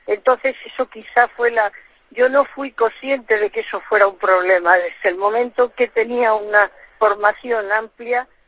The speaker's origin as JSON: {"language": "Spanish", "town": "Mérida", "region": "Extremadura", "country": "Spain", "said": "Yo soy extremeña, soy emeritense y me siento muy extremeña"}